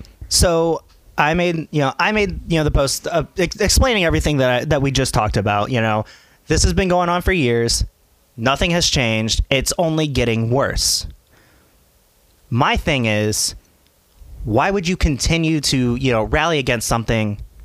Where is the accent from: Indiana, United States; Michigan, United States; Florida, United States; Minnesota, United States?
Indiana, United States; Fort Wayne; I'm a random from Fort Wayne, Indiana.